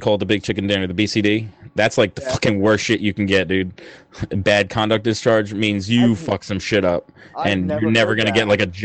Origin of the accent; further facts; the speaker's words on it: New York, United States; born there; I live in New York somewhere. I was born in New York, and at the age of 19, I decided to enlist in the Marine Corps.